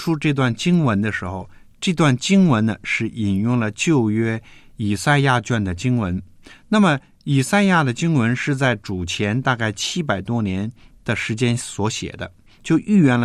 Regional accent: China; 特别是我们中国人很爱吃、会吃。那我们中国人是用筷子

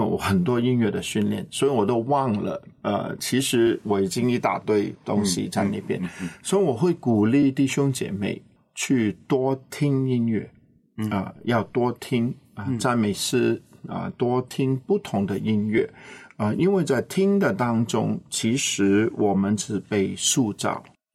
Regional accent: Hong Kong; Chinese is a second language; 我是香港长大的，我华语讲的绝对不好，那个普通话真的很糟糕。

